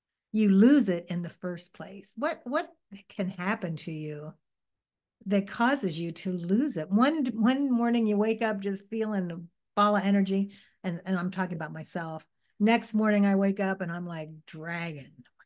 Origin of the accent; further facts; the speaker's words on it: Ohio, United States; my home state is Ohio, and my family down there were going crazy over this. They were in the Cincinnati area